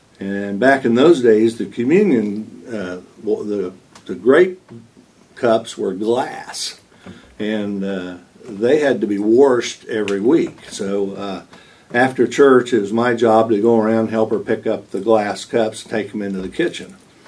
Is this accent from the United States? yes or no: yes; Sedalia, Missouri, United States; So, I was born in 1948 in Sedalia, Missouri, into a Christian family, and from my earliest memories, I mean, Mom and Dad took me to church, you know, and I was in Sunday school almost every Sunday